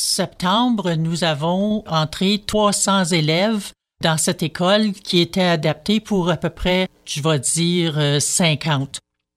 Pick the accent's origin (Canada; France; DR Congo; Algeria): Canada; Quebec; now in Welland, Canada; Je suis native du Québec, mais résidente de Welland en Ontario depuis 1964, quand nous sommes déménagés en famille pour le travail.